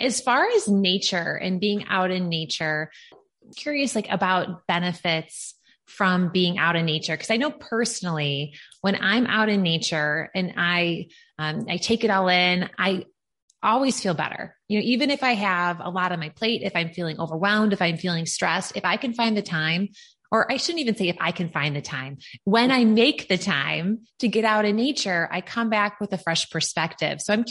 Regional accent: Midwest, United States; You know, I'm from the Midwest.

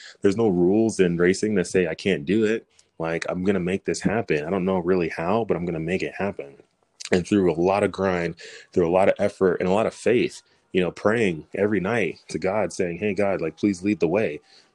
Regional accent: Dallas, Texas, United States; went back to Nigeria, married my mom, brought her back here, had me and my two brothers and my sister, and we grew up in Dallas.

